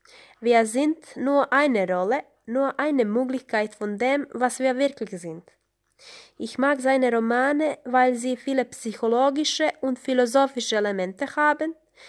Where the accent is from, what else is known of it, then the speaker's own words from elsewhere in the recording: Montenegro; German is a second language; Ich komme aus Montenegro. Es ist ein Land im Süden von Europa.